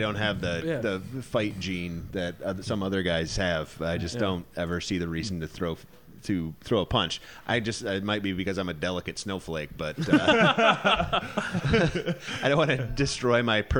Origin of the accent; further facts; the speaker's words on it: Michigan, United States; when I fly back to visit family in Michigan, I can go to like the local bar in my hometown and see all those people.